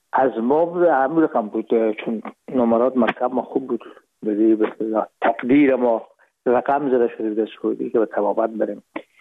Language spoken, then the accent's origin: Persian; Herat, Afghanistan; moved away as an adult; now in Hamburg, Germany; ما رفتیم از کابل به هرات و پیش که فاکولته رو پایان برسانیم یا دیپلم بگیریم از هرات از طریق زمینی داخل مرز ایران شدیم، از مرز ایران گذشتیم و داخل پاکستان و از پاکستان و قاچقی آمدیم با آلمان. میشد سال 1369 که ما با هامبورگ رسیدیم که بشه 1990.